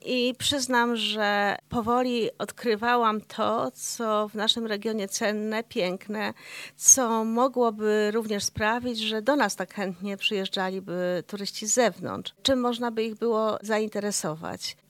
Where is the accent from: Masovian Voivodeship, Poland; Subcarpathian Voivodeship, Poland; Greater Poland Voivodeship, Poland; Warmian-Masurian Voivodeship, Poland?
Masovian Voivodeship, Poland; born there; Ja urodziłam się na Mazowszu, ale z Karkonoszami związana byłam od dziecka, odkąd pamiętam.